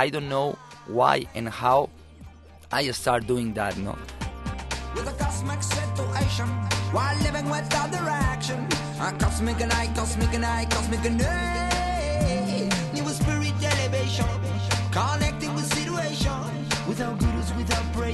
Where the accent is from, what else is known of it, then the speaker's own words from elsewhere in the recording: Barcelona, Catalonia, Spain; English is a second language; I'm from Barcelona, from Spain, from a Mediterranean, no? And I live very close to the sea